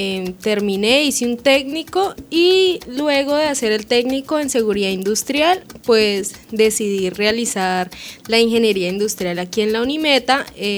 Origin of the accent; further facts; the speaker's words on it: Acacías, Meta, Colombia; yo soy de Acacías, viajé durante los 4 años que estuve estudiando aquí ingeniería industrial aquí en la Unimeta.